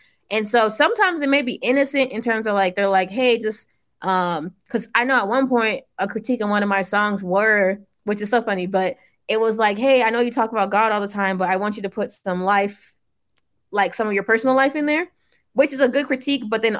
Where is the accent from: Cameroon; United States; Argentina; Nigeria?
Nigeria; Yeah, I think that was definitely a thing, especially being Nigerian. So I went to a Nigerian church, and sometimes my aunties would be like, oh, you're still doing the rapping thing?